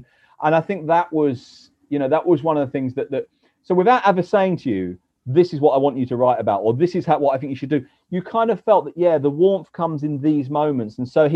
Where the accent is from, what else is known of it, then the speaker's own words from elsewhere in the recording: London, United Kingdom; I'm a Londoner